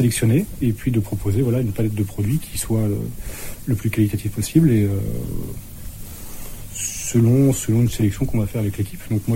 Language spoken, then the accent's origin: French; France; moved away as an adult; Je suis originaire de côté des Vosges, donc dans l'Eure. Et je suis arrivé à Caen pour mes études.